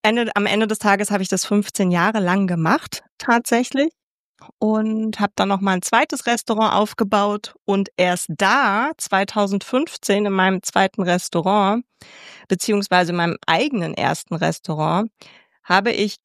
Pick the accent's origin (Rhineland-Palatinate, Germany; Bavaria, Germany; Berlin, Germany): Berlin, Germany; also born or lived in Salzburg; ich bin gebürtige Berlinerin und war als Kind tatsächlich nie im Strandbad Wannsee, muss ich dazu sagen. Ja, ich bin dann auch in West-Berlin groß geworden.